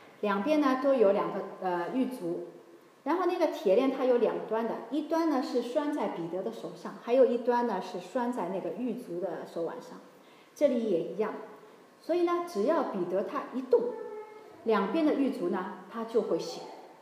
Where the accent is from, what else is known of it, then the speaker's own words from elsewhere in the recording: Shanghai, China; 你知道我们上海人，虽然我们住房条件不好，家里很小